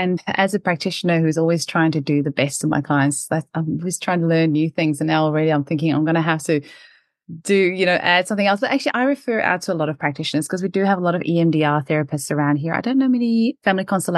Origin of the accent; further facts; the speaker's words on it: South Africa; I'm originally from South Africa.